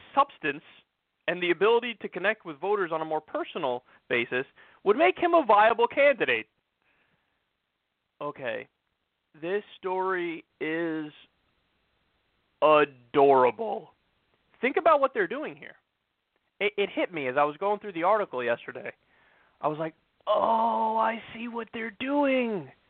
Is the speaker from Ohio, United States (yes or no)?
no; New York, United States; I mean, for fuck's sake, I'm from New York.